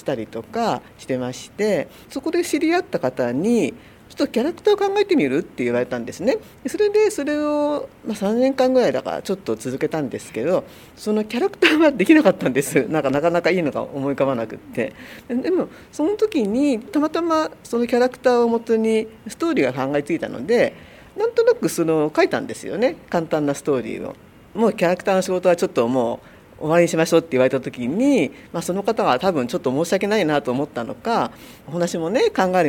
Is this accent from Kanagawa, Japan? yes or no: yes; Fujisawa, Kanagawa, Japan; 藤沢で生まれて育ちました、